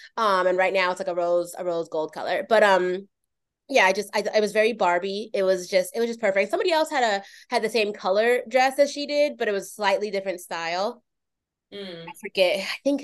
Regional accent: Philadelphia, Pennsylvania, United States; Yeah, I'm from Philly, and I have three siblings.

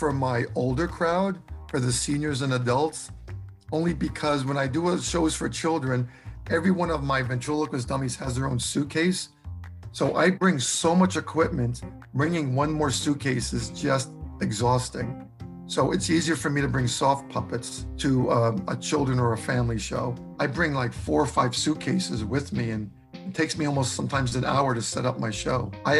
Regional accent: Atlanta, Georgia, United States; you know, I grew up in Atlanta, and in Atlanta, there is still a respect for people.

